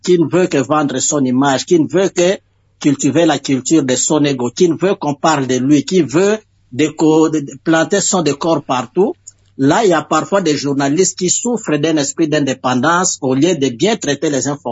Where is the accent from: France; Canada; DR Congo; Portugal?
DR Congo